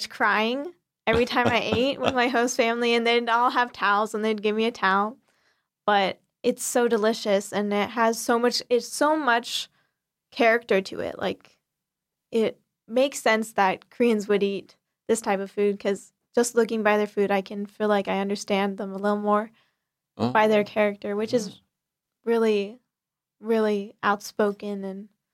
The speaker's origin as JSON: {"language": "English", "country": "United States", "said": "Because I'd taken so much for granted being an American student, I could just go home and study by myself and study how I like it."}